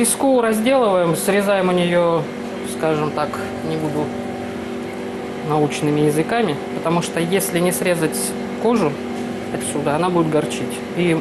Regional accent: Far East, Russia; Я вообще сама с Дальнего Востока, а у нас там море.

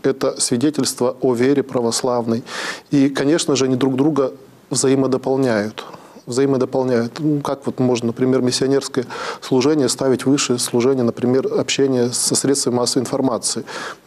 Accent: Urals, Russia; Хоть я всю жизнь прожил здесь, на Урале, как бы коренной уралец

